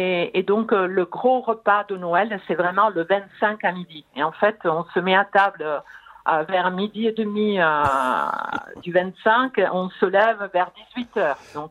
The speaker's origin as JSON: {"language": "French", "town": "Genoa", "region": "Liguria", "country": "Italy", "tie": "born or raised there", "second_language": "French", "said": "ma maman est donc originaire de Parme. Mais moi, je suis née à Gênes."}